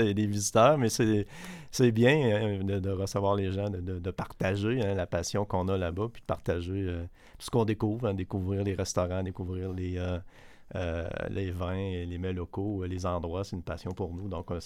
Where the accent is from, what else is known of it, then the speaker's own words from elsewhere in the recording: Quebec City, Quebec, Canada; also born or lived in Montreal; Je suis originaire de Québec, en passant, je suis né à Québec. Je suis parti étudier à Montréal